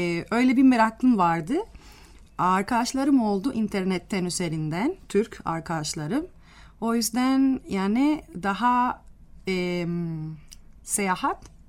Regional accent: Havana, Cuba; Turkish is a second language; moved away as an adult; now in Ankara, Turkey; Ben Kübalıyım. Havana'da doğdum. Şimdi 29 yaşındayım ve Türkiye'de yani Ankara'ya taşındım. Yaşıyorum şimdi burada. Yaklaşık 7 senedir.

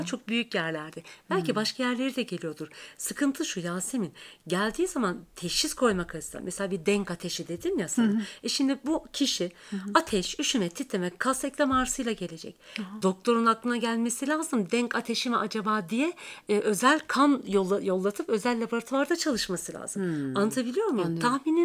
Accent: Adana, Turkey; Ben Adana'da doğdum, büyüdüm.

